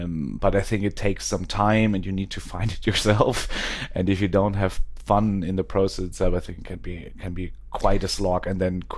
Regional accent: Boston, Massachusetts, United States; I'm from Boston.

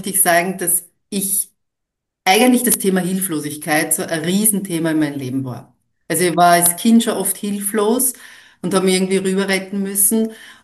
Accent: Vienna, Austria; Nein, ich bin schon Wienerin im Ursprung, lebe aber schon seit 24 Jahren in Niederösterreich und es ist so circa 50 Kilometer weit weg von Wien.

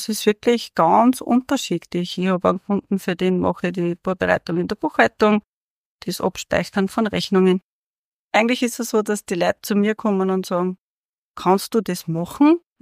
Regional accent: Freistadt, Upper Austria, Austria; Ich bin in Freistadt aufgewachsen, habe dann eine Schule absolviert und habe dann mir ein bisschen was von der Welt angeschaut. War in Spanien unterwegs, in Griechenland und bin dann über Umwege nach Mondsee. Ja, und dann wieder vor einigen Jahren zurück nach Freistadt

